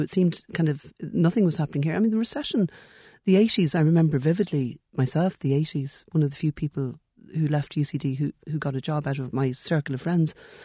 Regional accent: Midlands, United Kingdom; accent: Midlands English; Well, I've lost it now at this stage. But it was Midlands. It was a flat, and it was nothing, and all that kind.

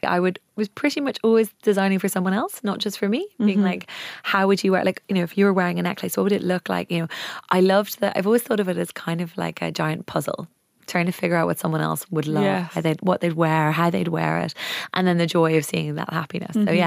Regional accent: Wicklow, Leinster, Ireland; I was brought up in Wicklow.

